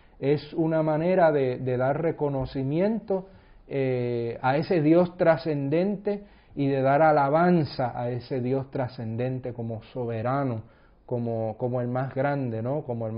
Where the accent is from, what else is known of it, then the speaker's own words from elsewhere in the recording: Aguadilla, Puerto Rico; No es como se decía en mi pueblo, comí yo, así que comió Aguadilla, ¿no? Que es el nombre de mi pueblo.